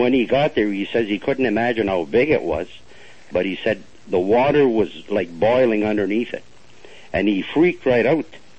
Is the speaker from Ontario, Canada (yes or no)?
yes; Mattawa, Ontario, Canada; also born or lived in Sudbury; I'm 56 years old. I was born and raised in Mattawa, Ontario. It's a small town about 30 miles east of North Bay. And in 1964, I came up to Sudbury